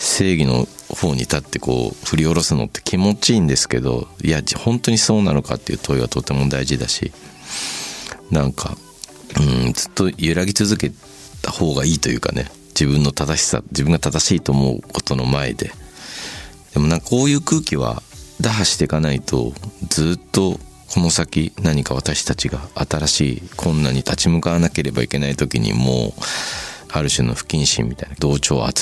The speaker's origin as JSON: {"language": "Japanese", "region": "Shizuoka", "country": "Japan", "said": "どうしても静岡県出身なんでそういうことも考えてしまいますけれども"}